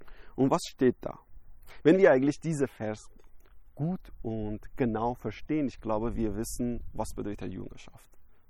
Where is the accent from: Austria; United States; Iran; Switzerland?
Iran; German is a second language; ich komme aus dem Iran, ich war Muslim und ich habe auch sehr tief in Islam reingegangen